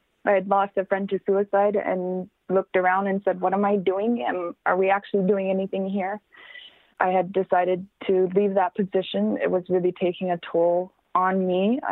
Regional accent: Baker Lake, Nunavut, Canada; I would absolutely love to take a full week off and be in my hometown, be in Baker Lake.

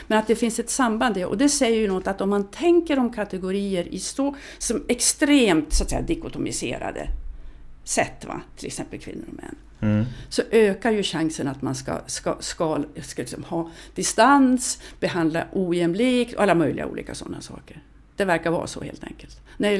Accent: Lycksele, Västerbotten County, Sweden; born there; Jag är född i Lycksele.

